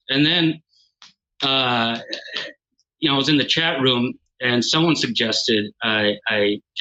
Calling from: St. Paul, Minnesota, United States; I'm calling from St. Paul, Minnesota

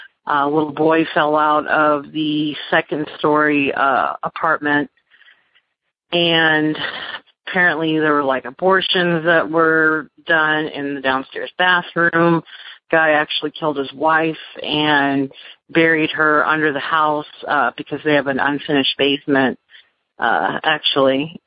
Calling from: Hampton, Virginia, United States; I'm calling from Hampton, Virginia.

